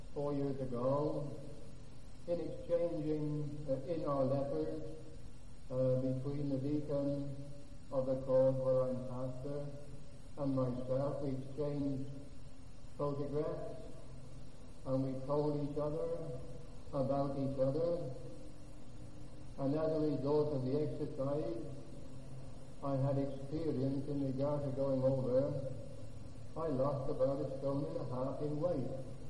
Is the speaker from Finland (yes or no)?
no; England, United Kingdom; It doesn't matter where I go, they always know I'm English.